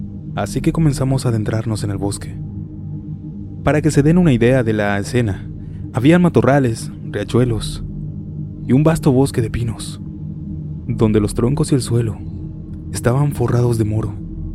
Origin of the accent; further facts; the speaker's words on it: Santa Rita, Jalisco, Mexico; also born or lived in Baja California Sur; Cuando tenía alrededor de 8 años, Me mudé de mi ciudad natal, Baja California Sur, por cuestiones personales. Mi madre se quedó en dicho lugar, mientras que mi padre me llevó hacia un pueblo en el interior de Jalisco, llamado Santa Rita.